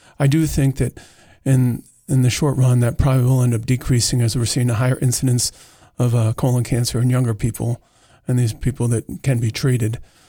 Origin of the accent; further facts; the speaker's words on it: New York, United States; I grew up in New York, not too far from Lyme, Connecticut, where we had Lyme disease.